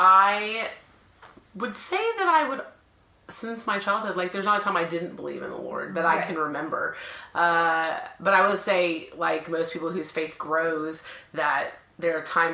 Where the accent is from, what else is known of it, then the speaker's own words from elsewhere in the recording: Dallas, Texas, United States; Sure. I am from Dallas, so always been here.